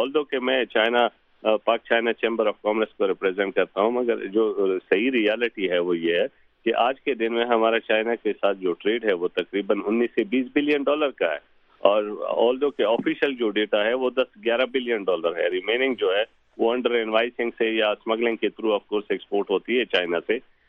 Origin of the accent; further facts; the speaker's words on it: Khyber Pakhtunkhwa, Pakistan; میں خود ایک پٹھان آدمی ہوں, آفریدی ہوں, اس ٹرائبل ایریا سے بلانگ کرتا ہوں